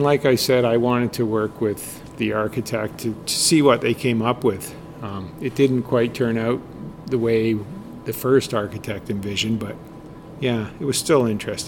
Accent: Picton, Ontario, Canada; My parents were here, and a couple of my siblings. I was born in Picton, so yeah. So this was home for me.

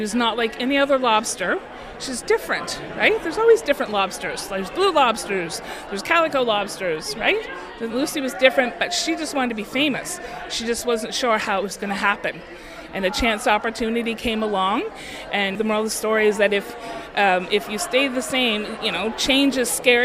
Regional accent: Shelburne, Nova Scotia, Canada; growing up near Shelburne, I've been surrounded by lobster my entire life. Growing up in a lobster community, lobster family

